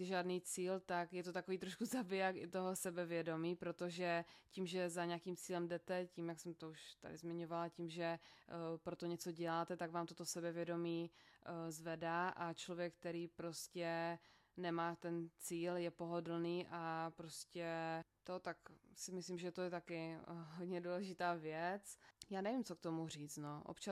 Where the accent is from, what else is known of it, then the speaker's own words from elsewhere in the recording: Ostrava, Moravian-Silesian Region, Czechia; ty mluvíš ostravsky, nebo ty jsi zmatená, já jsem z Ostravy, já jsem zmatená